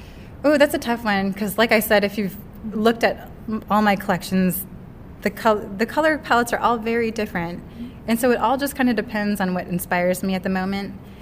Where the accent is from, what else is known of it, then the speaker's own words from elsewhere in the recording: Seattle, Washington, United States; so I'm from Seattle, like my last collection was called Loyal Heights, which is a neighborhood in Seattle